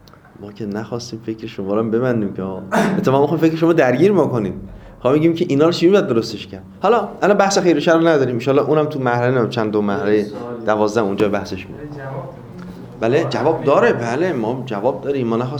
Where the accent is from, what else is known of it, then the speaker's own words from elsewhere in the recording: North, Iran; من یادم دوران کودکیمون بود فکر میکنم نوجوانی تو شمال، خب معمولا مرغ خروس زیاد دارن توی خونه ها